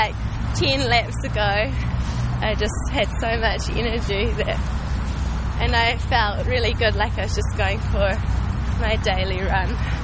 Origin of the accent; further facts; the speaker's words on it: Christchurch, Canterbury, New Zealand; I'm from Christchurch, New Zealand.